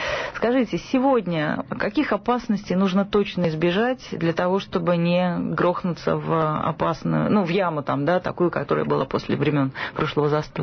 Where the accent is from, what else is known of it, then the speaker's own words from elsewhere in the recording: Saint Petersburg, Russia; я, например, выросла в Петербурге и в очень средней, такой среднестатистической семье.